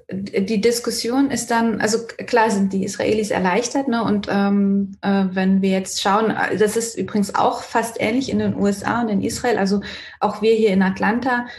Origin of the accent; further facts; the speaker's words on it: Renningen, Baden-Württemberg, Germany; habe von klein auf Basketball gespielt im TSV Malmsheim. Ich komme ja aus Renning/Malmsheim.